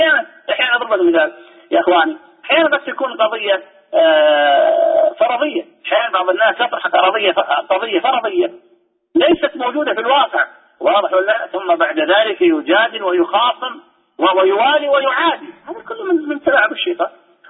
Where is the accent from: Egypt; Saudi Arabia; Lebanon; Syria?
Saudi Arabia; عندنا في السعودية